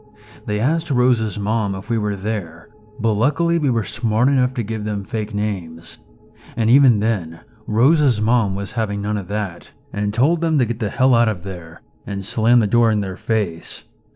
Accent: United Kingdom; accent: British; And with my British accent, and the fact of where I grew up, I was pretty different.

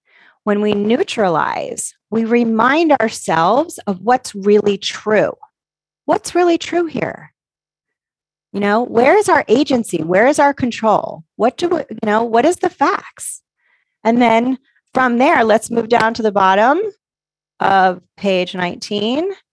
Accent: Connecticut, United States; And I grew up in Connecticut, and Connecticut, I'm sorry to tell you New Yorkers, but Connecticut has the best pizza in the country.

